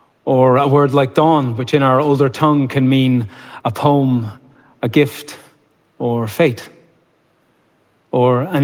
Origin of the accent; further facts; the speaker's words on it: Ireland; but I am from Ireland. A place where even now, a poet, a maker of a poem, is seen as someone who has come by an uncommon kind of knowledge.